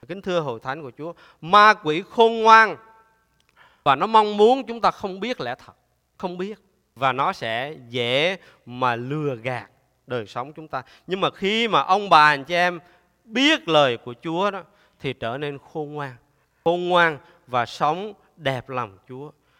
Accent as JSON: {"language": "Vietnamese", "region": "Da Nang", "country": "Vietnam", "tie": "born or raised there", "said": "tôi dân biển, tôi dân Đà Nẵng. Từ nhỏ lớn lên á, là buổi sáng 5 giờ, 6 giờ sáng là đá banh ở ngoài biển."}